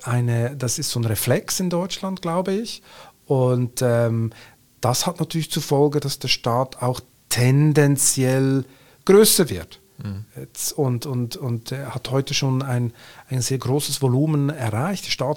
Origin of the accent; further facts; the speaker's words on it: Switzerland; Also wie man schon hört, ich komme aus der Schweiz